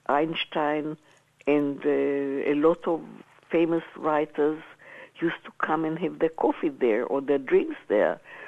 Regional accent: Palestine; also born or lived in Berlin, Germany; And soon after my birth, a year after or so, I was back in Palestine with my family.

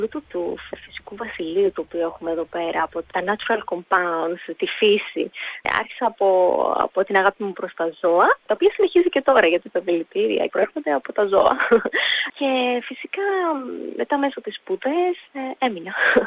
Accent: Greece; moved away as an adult; also born or lived in Ireland; now in Australia; Είμαι από την Ελλάδα.

